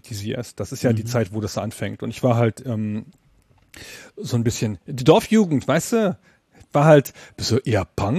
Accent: Lower Saxony, Germany; Und in Südniedersachsen, wo ich herkomme, also Holzminden, Uslar, Göttingen, so diese Gegend, das Bermuda-Dreieck zwischen Hannover und Göttingen und Braunschweig, so.

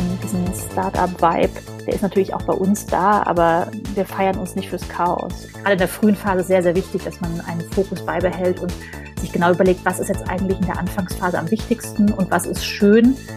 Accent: Hesse, Germany; born there; kommen wir gebürtig beide aus dem Main-Taunus-Kreis. Das ist so eine Region vor Frankfurt am Main.

